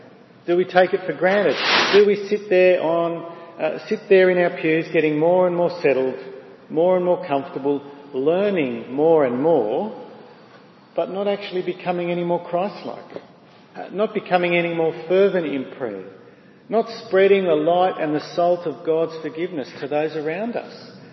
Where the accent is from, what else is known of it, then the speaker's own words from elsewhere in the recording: Australia; We're Australian.